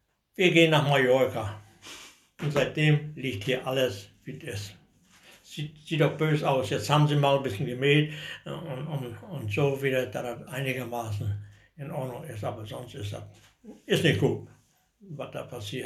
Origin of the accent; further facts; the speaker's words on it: Michaelsdorf, Mecklenburg-Vorpommern, Germany; Und natürlich mein Heimatort Michaelsdorf, das fand ich gut und finde ich auch gut und hier bleibe ich so lange, wie ich lebe.